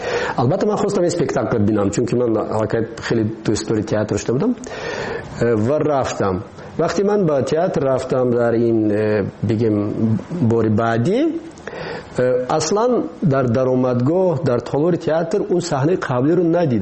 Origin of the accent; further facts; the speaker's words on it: Tajikistan; ما تاجیک هستیم، همین است وطن ما، ما همین وطنمونه خودمون باید آباد کنیم